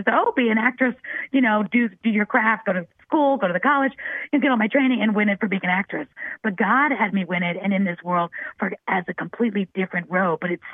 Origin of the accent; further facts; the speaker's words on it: New York City, New York, United States; I was brought up in New York City.